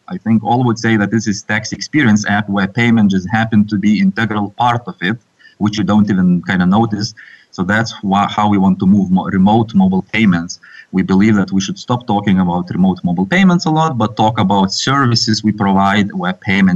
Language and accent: English; Lithuania; We are from Lithuania ourselves. Actually, calling from here, from Vilnius now.